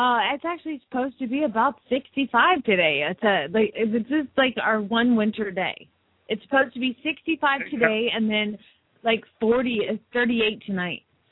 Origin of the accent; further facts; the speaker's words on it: Phoenix, Arizona, United States; from Phoenix, Arizona